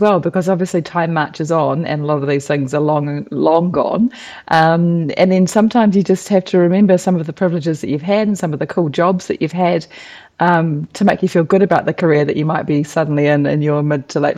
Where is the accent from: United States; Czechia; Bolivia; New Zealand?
New Zealand; Bay of Plenty; my nan and pop had a beautiful place in a place called Ohiwa Harbour, which is on the eastern sort of near Whakatane. And that was where we spent a lot of our childhood